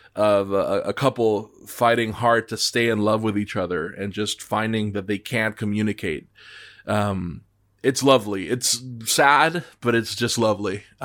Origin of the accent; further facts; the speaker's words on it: Colombia; where I grew up in Colombia